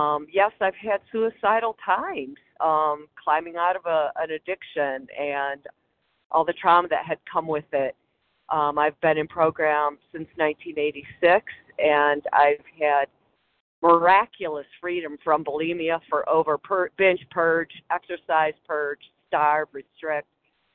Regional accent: Michigan, United States; from Michigan.

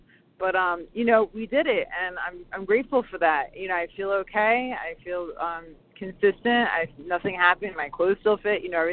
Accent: Florida, United States; I'm from Florida, grateful to be here.

